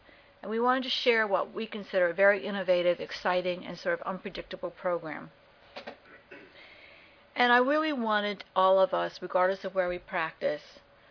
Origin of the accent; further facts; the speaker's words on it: Philadelphia, Pennsylvania, United States; I'm from Philadelphia.